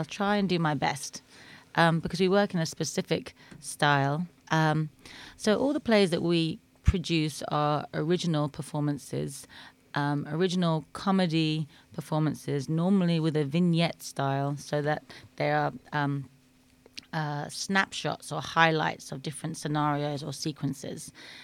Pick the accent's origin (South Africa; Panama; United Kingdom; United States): United Kingdom; Faversham, South East England; I grew up in Canterbury and it was actually a town called Faversham, which is 10 miles away from Canterbury.